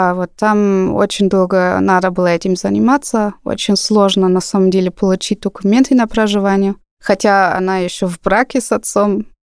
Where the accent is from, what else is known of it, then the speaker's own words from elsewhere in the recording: Germany; Russian is a second language; русский отец, он сам из Питера, и немецкая мать. Отец со мной не говорил на русском. То есть я родилась в Германии, я там выросла, как обычная немка.